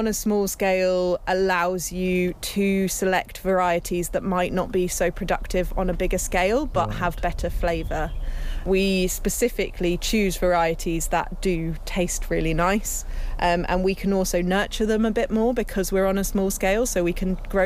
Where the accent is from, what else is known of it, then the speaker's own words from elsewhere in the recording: East of England, United Kingdom; and I grew up in Cambridgeshire, so I really wanted to see more local food growing here.